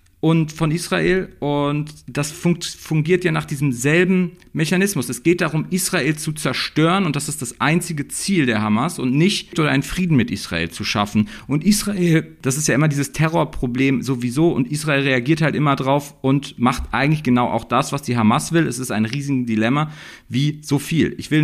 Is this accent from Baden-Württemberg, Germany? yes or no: yes; Heidelberg, Baden-Württemberg, Germany; Dass man in Heidelberg, meiner Heimatstadt